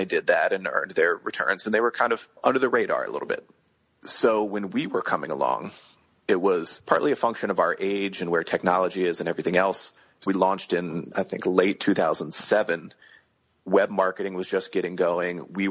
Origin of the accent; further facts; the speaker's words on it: Washington, D.C. area, United States; I mean, we're middle-class family growing up in the Washington, D.C. suburbs.